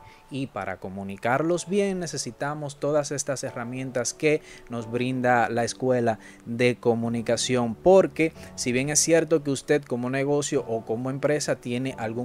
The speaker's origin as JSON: {"language": "Spanish", "town": "Santiago", "region": "Santiago Metropolitan Region", "country": "Chile", "said": "sí, soy de Santiago."}